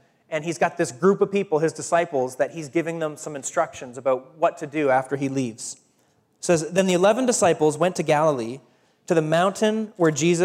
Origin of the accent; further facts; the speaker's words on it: New Brunswick, Canada; now in Thunder Bay, Canada; my wife and I and our kids, we're from the East Coast. We're from New Brunswick.